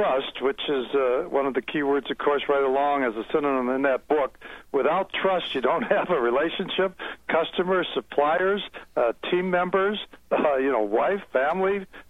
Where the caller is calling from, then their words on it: Minneapolis, Minnesota, United States; I'm calling from Minneapolis, where my plant and my business is.